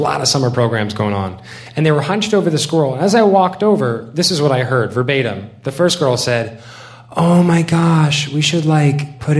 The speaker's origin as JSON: {"language": "English", "region": "the South", "country": "United States", "said": "I'm from the South, so I've met this kind of person before"}